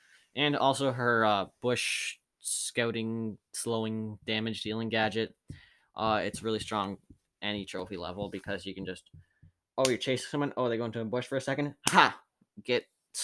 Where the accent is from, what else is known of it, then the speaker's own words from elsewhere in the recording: Canada; Because we're Canadian.